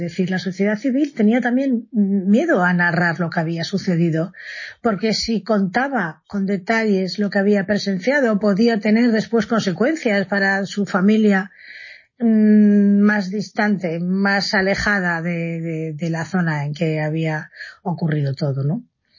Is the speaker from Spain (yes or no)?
yes; Spain; Nosotros, como españoles, hemos tenido que soportar y superar muchísimos traumas políticos también